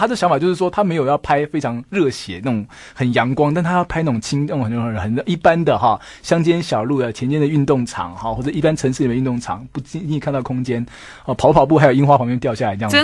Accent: Taiwan; 我们台湾没有那个环境，可是我们也许可以试着去理解啊。那我们不是在那个环境下长大。

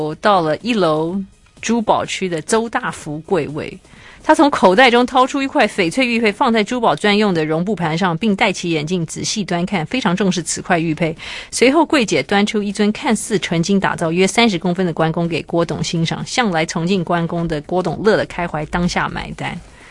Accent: Taiwan; 我相信那个大风大雨浇不熄我们台湾人民中秋节拼了命要烤肉的热情。

